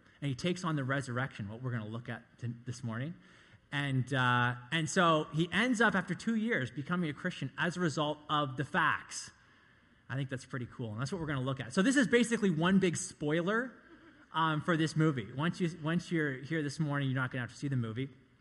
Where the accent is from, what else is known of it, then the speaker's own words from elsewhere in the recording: Canada; I didn't tell the other group this, but I'm actually quite exotic. I'm Canadian, okay?